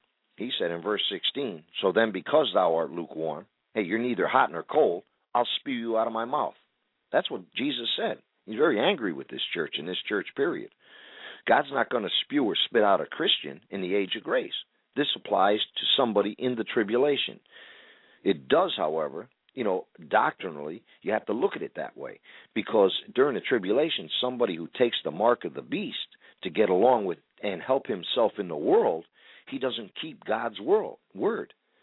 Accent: New England, United States; now in Imperial Beach, United States; Where I grew up in New England. And, you know, we're broadcasting right now from Imperial Beach, California. But I grew up in New England

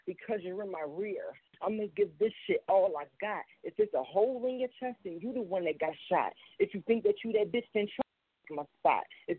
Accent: Philadelphia, Pennsylvania, United States; I'm from Philly, so like, I had to like really like, I had to grind, like, you know what I mean? Like, I had to grind my life, like, yeah, it wasn't easy, like, you know what I mean? Like, I grew up in these streets.

